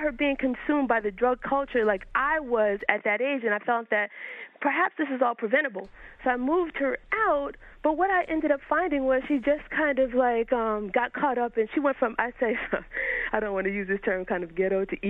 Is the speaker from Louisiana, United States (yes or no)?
no; New York, United States; also born or lived in Florida; Well, I grew up in Harlem during the 1980s, and I felt that I was at a great disadvantage for that reason.